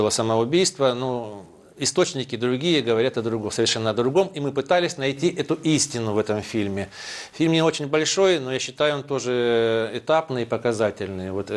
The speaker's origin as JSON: {"language": "Russian", "town": "Krasnodar", "region": "Krasnodar Krai", "country": "Russia", "tie": "born or raised there", "said": "Я действительно впервые присутствовал при открытии мощей в родном городе, в Краснодаре, на старом Всесвятском кладбище это произошло."}